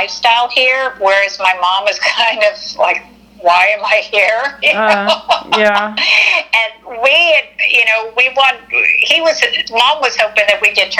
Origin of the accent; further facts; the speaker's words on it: California, United States; mom's from Japan, and I'm from California, you know, I never stayed here. I never really stayed in Louisiana